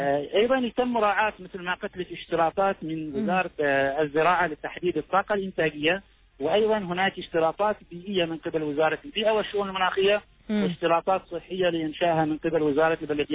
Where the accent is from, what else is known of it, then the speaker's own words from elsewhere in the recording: Oman; الجانب الأهم من هذا كله إن نحن كعمانيين لا نزاول هذه المهنة